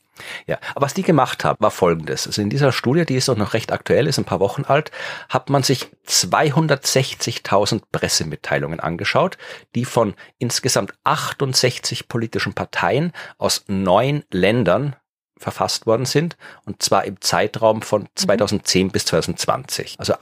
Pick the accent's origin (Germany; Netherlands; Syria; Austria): Austria